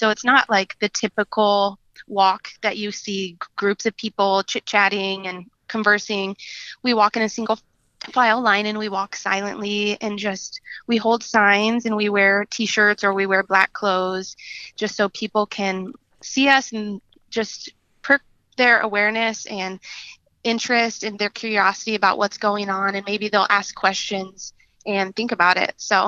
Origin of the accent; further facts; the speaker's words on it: Omaha, Nebraska, United States; And I know people here in my hometown in Omaha